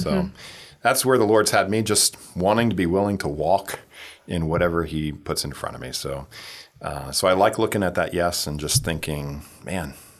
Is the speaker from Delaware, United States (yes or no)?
yes; Delaware, United States; now in Brevard County, United States; So we're from Delaware. Oh. Born and raised. Been there many generations on both sides of our family.